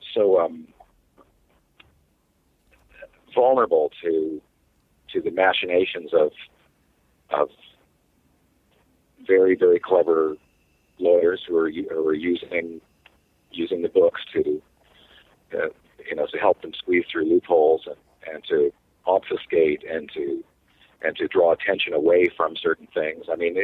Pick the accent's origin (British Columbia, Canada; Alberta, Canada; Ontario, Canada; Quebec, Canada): British Columbia, Canada; Vancouver; we grew up in Vancouver, in sort of a generation after him.